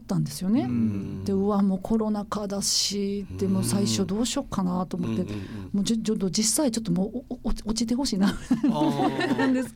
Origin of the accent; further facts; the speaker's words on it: Wakayama, Japan; 和歌山に生まれ育ってるから和歌山ってできてもいいのかもしれないんですけど